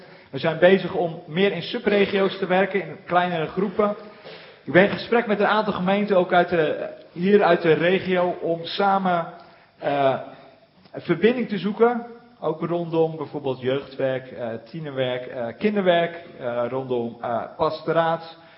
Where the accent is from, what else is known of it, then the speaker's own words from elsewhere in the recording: Middelburg, Zeeland, Netherlands; moved away as an adult; also born or lived in Friesland; now in Veendam, Netherlands; Ik ben geboren en getogen in Middelburg, dus de hoofdstad van Zeeland. En uiteindelijk rond een jaar of 20 naar het midden van het land verhuisd, daar mijn studie gedaan. Vervolgens voorganger geworden in Friesland en nu 4 jaar voorganger in de baptistengemeente in Veendam.